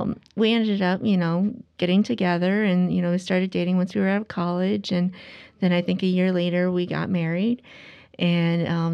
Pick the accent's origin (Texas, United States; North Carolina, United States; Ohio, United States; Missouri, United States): Ohio, United States; So I grew up in Amish country, which is like Billesburg, Ohio.